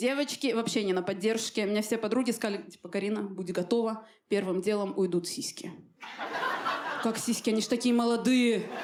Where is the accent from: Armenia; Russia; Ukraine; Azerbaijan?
Armenia; сложновато худеть, когда ты армянка, потому что у нас на родине никто низкокалорийные продукты не уважает.